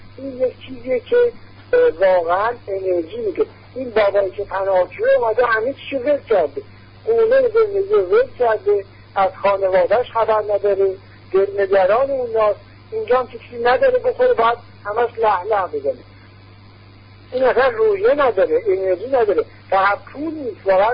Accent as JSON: {"language": "Persian", "country": "Iran", "moved": "as an adult", "said": "تا من گفتم ایرانی هستم، آقای بچه انگار دنیا رو بشتدم"}